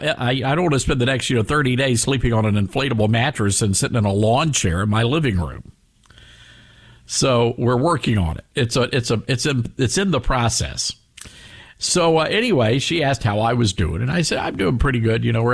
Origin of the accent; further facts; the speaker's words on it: Southaven, Mississippi, United States; now in New York City, United States; I grew up there in South Haven, went to Hope P. Sullivan Elementary School.